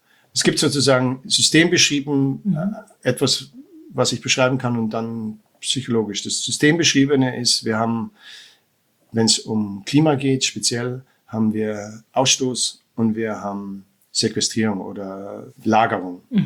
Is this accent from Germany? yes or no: yes; Munich, Bavaria, Germany; stolz auf die Region Oberbayern zu sein, weil wir sind ja aus dem alpinen Raum und ich bin ursprünglich aus München.